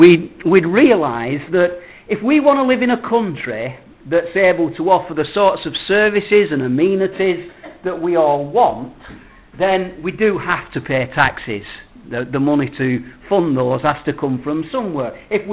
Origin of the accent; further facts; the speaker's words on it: England, United Kingdom; As English people, we would resent that greatly.